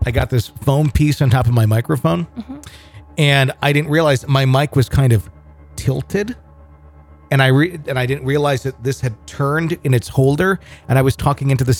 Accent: California, United States; So I'm from California.

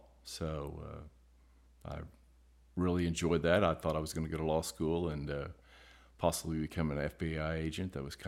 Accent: Big Cabin, Oklahoma, United States; I grew up in a little small town called Big Cabin, Oklahoma. So I graduated with a class of 18 people

